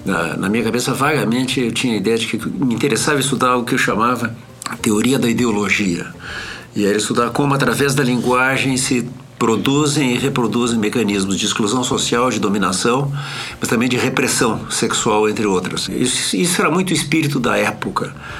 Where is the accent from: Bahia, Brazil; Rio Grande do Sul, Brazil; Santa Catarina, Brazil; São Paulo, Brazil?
Rio Grande do Sul, Brazil; Porto Alegre; also born or lived in United States / France; são sobrenomes respectivamente da minha mãe e do meu pai. Eu sou porto-alegrense. Com exceção de 2 anos passados nos Estados Unidos e 1 ano passado na França, eu vivi a minha vida toda em Porto Alegre.